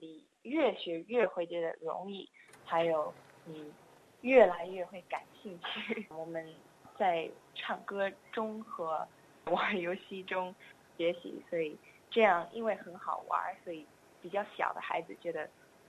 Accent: Australia; Chinese is a second language; 我爸爸是英国人，但是我妈妈和我都是澳大利亚人。

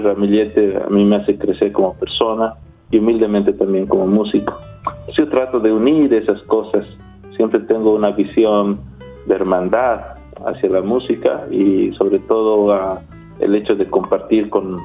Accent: Bolivia; now in Australia; de donde yo vengo como boliviano, poner la música que yo sé, que es lo que yo sé hacer, tanto folclórica, popular o contemporánea de Bolivia

